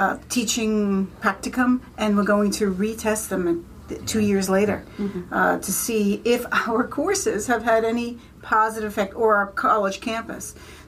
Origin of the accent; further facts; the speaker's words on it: New York, United States; accent: New York; Well, about my New York accent.